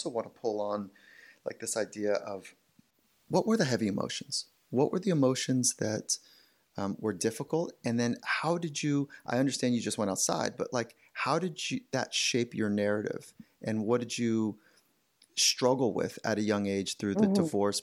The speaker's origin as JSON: {"language": "English", "region": "Virginia", "country": "United States", "tie": "born or raised there", "said": "I grew up in Virginia."}